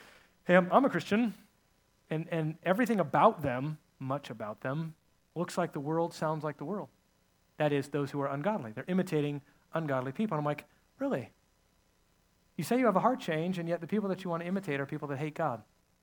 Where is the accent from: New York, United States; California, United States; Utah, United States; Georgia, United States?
California, United States; I grew up in California.